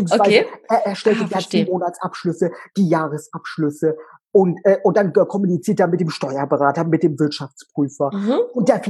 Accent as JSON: {"language": "German", "region": "Hamburg", "country": "Germany", "said": "Ja, also ich bin 33 und komme aus Hamburg."}